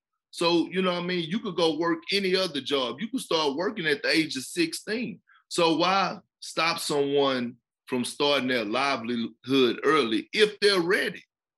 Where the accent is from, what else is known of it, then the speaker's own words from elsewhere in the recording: Beaumont, Texas, United States; From growing up in Beaumont, living with my grandparents on the farm, to all of a sudden, you go to a pretty big city